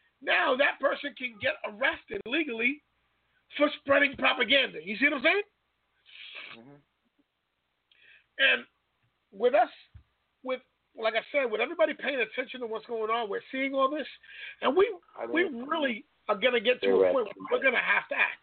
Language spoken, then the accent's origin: English; United States; I grew up here in America. I was born and raised here in America.